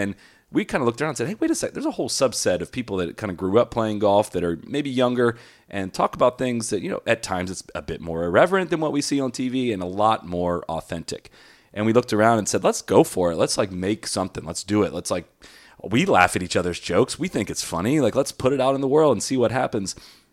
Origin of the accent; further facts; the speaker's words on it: Dublin, Ohio, United States; now in Jacksonville, United States; I grew up in Dublin, Ohio, just outside of Columbus. I went to Miami University in Ohio.